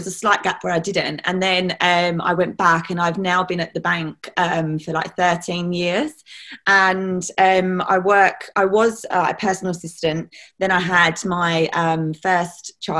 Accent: East of England, United Kingdom; I'm from Essex

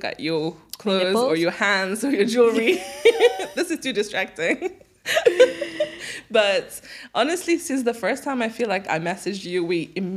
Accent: Mauritius; You know, I'm from Mauritius, like, right?

